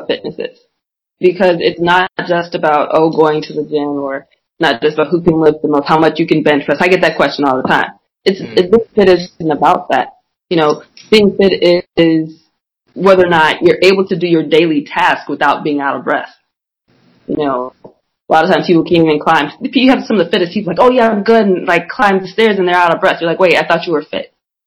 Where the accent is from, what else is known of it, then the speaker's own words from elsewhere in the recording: Elgin, Illinois, United States; Okay, well, a little bit about me. I'm from Elgin, Illinois, around the Chicagoland area.